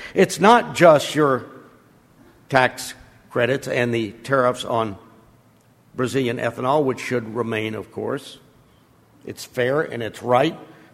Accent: United States; And believe me, as an American, I'm not comfortable with that.

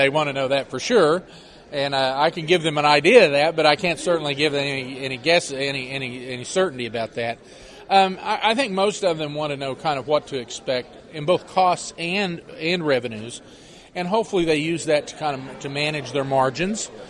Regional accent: Iowa, United States; all the rain that's fallen in my home state, of Iowa

